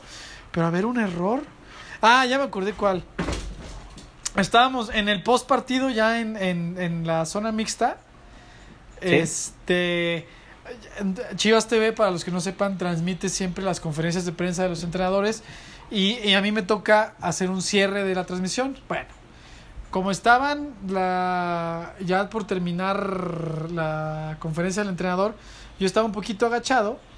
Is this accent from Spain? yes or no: no; Mexico City, Mexico; Porque yo soy chilango